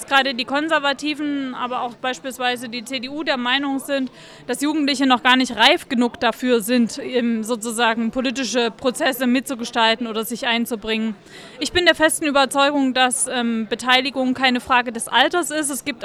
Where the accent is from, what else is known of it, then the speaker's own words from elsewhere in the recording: Erfurt, Thuringia, Germany; Ich komme ja aus Erfurt, ist eine relativ große Stadt in Thüringen.